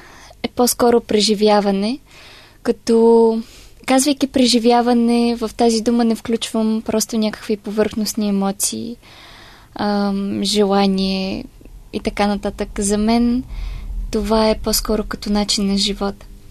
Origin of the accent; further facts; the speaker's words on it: Pernik, Pernik Province, Bulgaria; now in Sofia, Bulgaria; По принцип съм от Перник, но следвам в София, икономика.